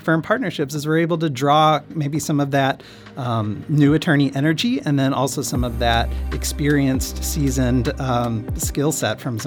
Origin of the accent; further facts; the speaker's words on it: St. Louis, Missouri, United States; So I'm from St. Louis, but went to law school in Kansas City